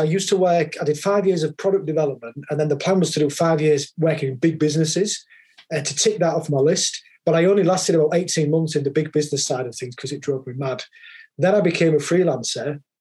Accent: Hull, Yorkshire and the Humber, United Kingdom; So I'm not Scottish. I'm from Yorkshire. So if you head north of London, but you stop before you hit Scotland, you get to Yorkshire. So that would have been in East Yorkshire, in Hull, in about 1982.

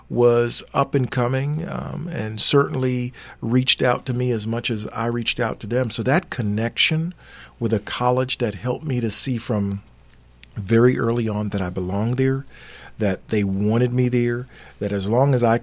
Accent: Brooklyn, New York, United States; But I was born in Brooklyn, New York.

